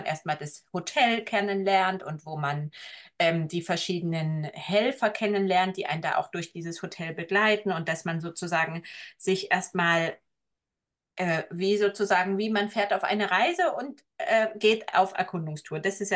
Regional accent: East Germany, Germany; Und ich komme ja aus dem Osten

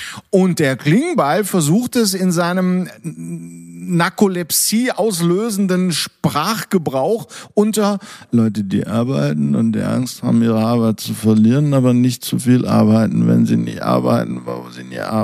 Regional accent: Essen, North Rhine-Westphalia, Germany; im Ruhrpott in Essen, wo ich groß geworden bin, wo es die ganzen Zechensiedlungen gab.

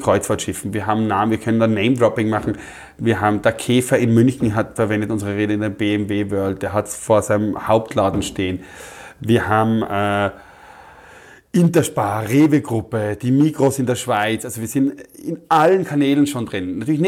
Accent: Austria; Ich habe gesagt, ich bin aus Österreich

